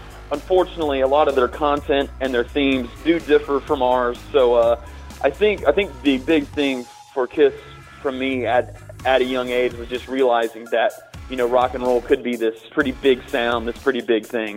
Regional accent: Indiana, United States; growing up in Indiana, we were and still are massive basketball fans. I bleed blue and gold, man. I love the Indiana Pacers.

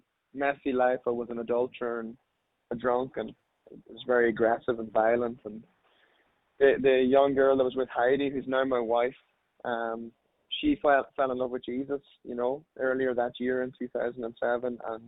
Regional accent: Ireland; now in United States; Yeah, no, I'm Irish, born and bred. I've been living down in Tennessee for about 7 years. But hanging on to my accent, thank God.

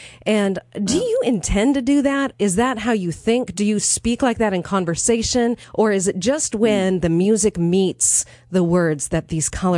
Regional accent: Montana, United States; I was born and raised in Montana, and my first big purchase, I traded a small calf.

